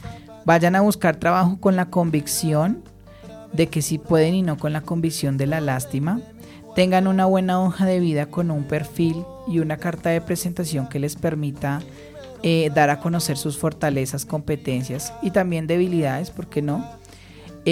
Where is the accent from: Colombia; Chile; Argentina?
Colombia; la mayoría de nuestros migrantes sí están ubicados y nosotros como colombianos no.